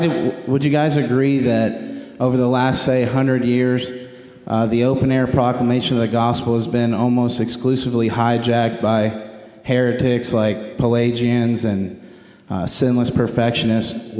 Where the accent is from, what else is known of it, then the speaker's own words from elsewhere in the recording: Athens, Georgia, United States; I'm from Athens, Georgia. I'm a lay evangelist at Cleveland Road Baptist Church.